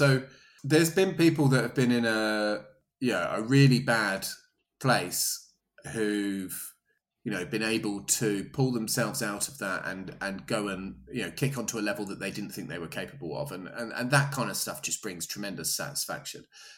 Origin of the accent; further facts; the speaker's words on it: Southampton, South East England, United Kingdom; I grew up in Southampton, which is where the singer … was from.